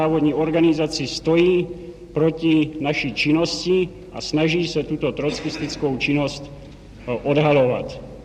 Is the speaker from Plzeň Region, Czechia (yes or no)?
no; Velké Meziříčí, Vysočina Region, Czechia; born there; now in Prague, Czech Republic; Ve Velké Meziříčí.